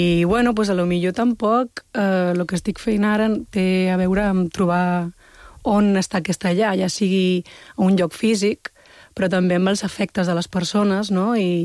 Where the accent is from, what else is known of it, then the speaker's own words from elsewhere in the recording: Balearic Islands, Spain; born there; Pues jo he fet un acrònim que es diu guiri-llorquina, que som aquestes persones que som fills de guiris nascuts a les illes, no?